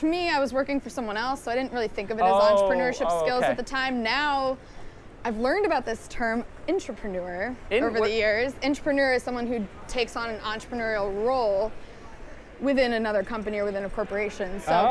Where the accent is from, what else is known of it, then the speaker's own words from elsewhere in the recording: Connecticut, United States; also born or lived in St. Louis, Missouri; So I grew up in Connecticut.